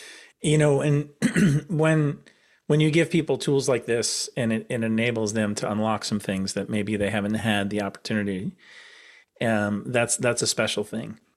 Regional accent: New York, United States; maybe this is just because I'm a New Yorker

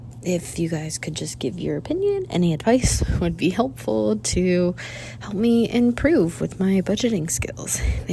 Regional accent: Pennsylvania, United States; I'm from Pennsylvania. I'm 23 years old, and a few months ago, I bought a house.

